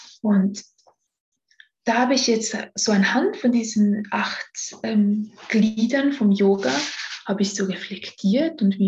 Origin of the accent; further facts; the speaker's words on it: Switzerland; first language Romansh; German is a second language; so ein Engelsgebet auf meiner Muttersprache, Rätoromanisch.